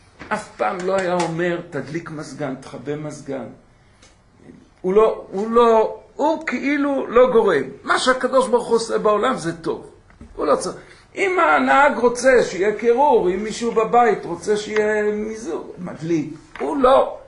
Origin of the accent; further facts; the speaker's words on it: Kfar Pines, Haifa District, Israel; הייתי רגיל כבר מצעירותי ללכת לרבנים, מקום שגדלתי, בכפר פינס